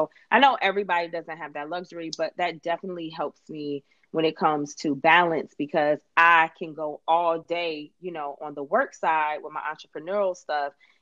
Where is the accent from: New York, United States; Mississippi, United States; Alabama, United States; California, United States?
New York, United States; Buffalo; now in Atlanta, United States; I am originally from Buffalo, New York. I reside in Atlanta, Georgia now.